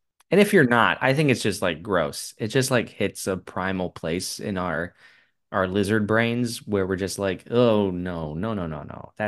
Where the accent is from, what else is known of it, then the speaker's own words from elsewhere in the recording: Florida, United States; Yeah, I grew up in Florida, and down there in the subtropical climate you get a lot of spiders, you get a lot of big spiders.